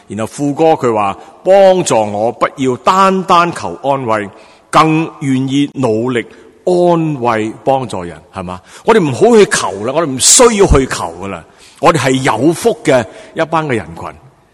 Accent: Hong Kong; 我哋中国人呢个福字咧

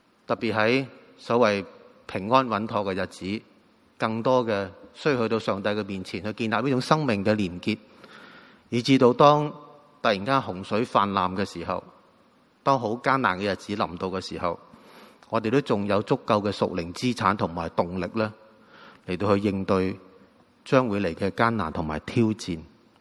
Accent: Guangdong, China; 用我们广东人说是信得过

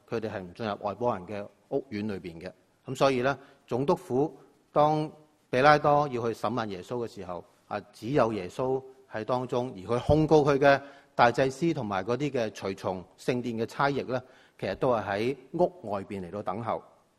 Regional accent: Hong Kong; 我们香港人现在经常都说搬龙门

